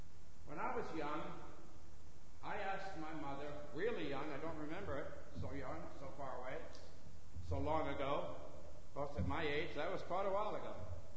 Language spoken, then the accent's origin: English; New Hampshire, United States; I was probably a teenager, 15, 16, in the church that I grew up in Troy Baptist Church in New Hampshire.